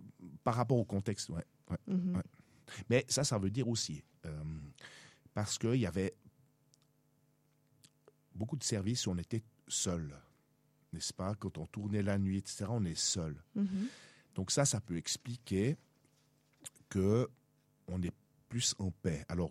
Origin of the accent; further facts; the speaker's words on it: Switzerland; En tant que Suisse, je veux dire, c'est seulement à ce poste-là que vous pouvez vivre ça.